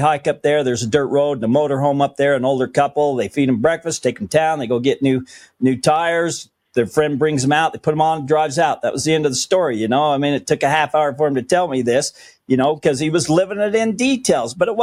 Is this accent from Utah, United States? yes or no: yes; Utah, United States; and I'm from Utah. But at the time, I was working in Wyoming.